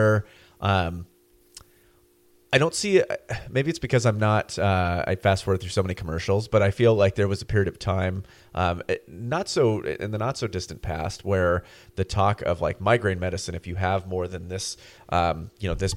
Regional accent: California, United States; And I'm from Butte County, which is, it's like 3 hours away from where you grew up.

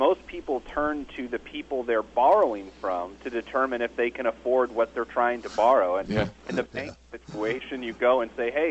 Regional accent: Indiana, United States; I'm from Indiana

